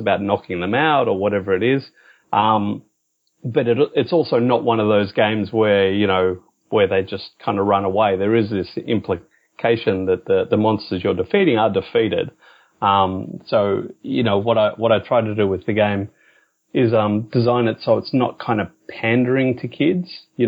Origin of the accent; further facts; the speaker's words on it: Australia; as we mentioned, I'm an Australian. We never really had the satanic panic here in Australia about role playing games.